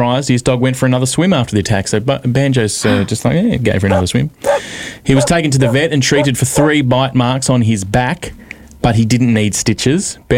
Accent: Darwin, Northern Territory, Australia; Doesn't affect me. I'm from Darwin.

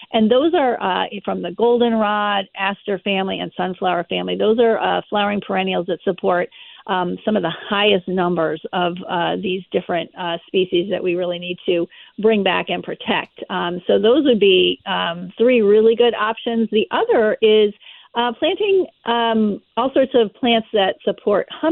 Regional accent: Ohio, United States; and I'm from Ohio originally

